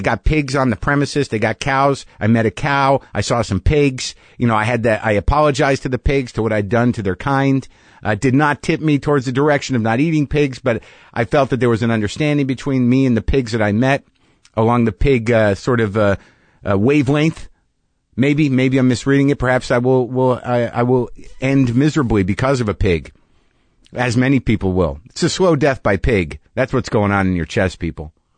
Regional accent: New Mexico, United States; I grew up in New Mexico.

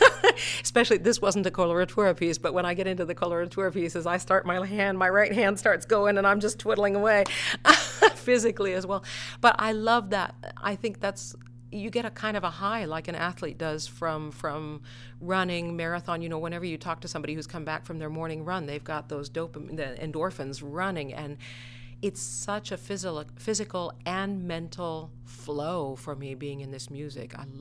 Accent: Fairbanks, Alaska, United States; I was one of the luckiest people in the world to be born and raised in Fairbanks, Alaska.

